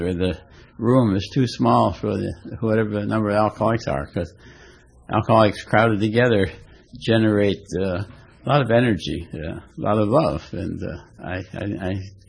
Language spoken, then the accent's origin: English; Laguna Niguel, California, United States; And I'm not from Laguna Hills. That's where the old folks are. I'm from Laguna Niguel, right next door.